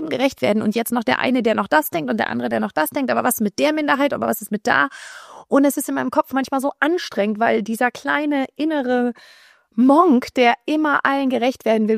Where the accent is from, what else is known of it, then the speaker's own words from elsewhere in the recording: Germany; now in abroad; Ich wohne in Spanien.